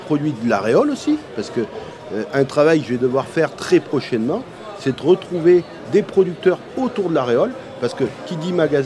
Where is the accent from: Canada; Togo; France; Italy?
France; Occitanie; on vient de l'Hérault, on est juste à côté, on est sur Mori, dans le 66